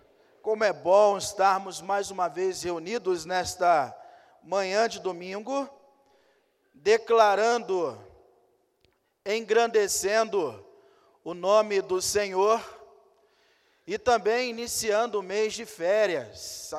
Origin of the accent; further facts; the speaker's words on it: Rio de Janeiro, Brazil; assim como muitos cariocas, e eu venho do Rio de Janeiro